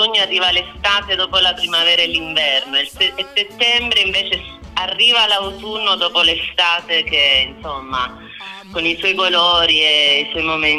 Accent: Teggiano, Campania, Italy; born there; abbiamo deciso di trasferirci a Teggiano, che è il mio paese di nascita, in provincia di Salerno. Viviamo a casa mia a Teggiano, in campagna, quindi abbiamo cambiato totalmente scenario

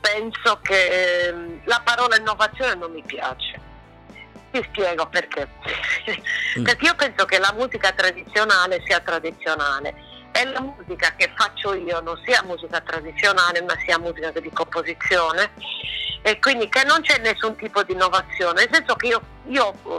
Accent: Quartucciu, Sardinia, Italy; Noi nel mio paese, che Quartuccio, abbiamo vissuto uno sfratto

